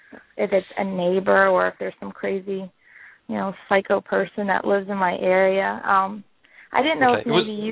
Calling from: South Carolina, United States; I'm calling from South Carolina.

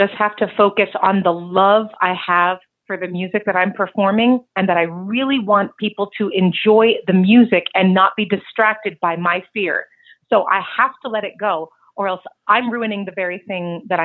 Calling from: Phoenix, Arizona, United States; Today, I'm in Phoenix, Arizona.

